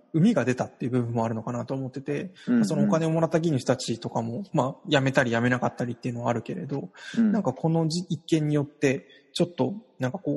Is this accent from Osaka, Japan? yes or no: no; Hiroshima, Japan; 広島、まあ、広島の、うん、あの地元広島っていうこともあり